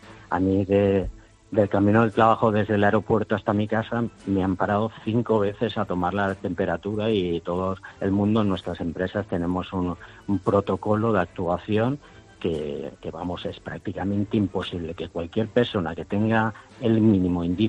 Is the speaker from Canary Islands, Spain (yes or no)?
no; Valencian Community, Spain; la mejor paella valenciana que he probado fuera de Valencia. Y yo soy valenciano, con mucha diferencia.